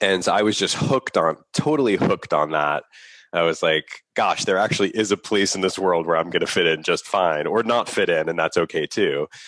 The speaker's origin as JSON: {"language": "English", "town": "Boston", "region": "Massachusetts", "country": "United States", "tie": "born or raised there", "said": "I grew up here in Boston."}